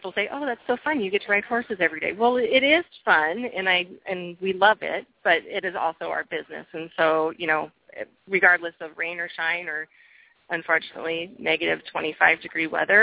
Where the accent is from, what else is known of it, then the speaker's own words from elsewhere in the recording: Nebraska, United States; I grew up showing in Nebraska, and it was a big deal back when I was a child.